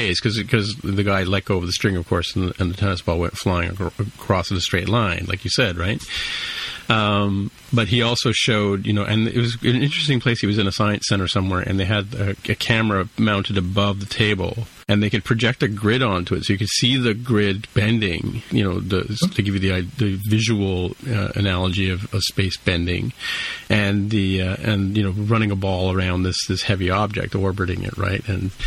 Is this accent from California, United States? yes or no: yes; California, United States; So I guess I, as a Californian, I have to ask you, what's the best way to get to Big Sur?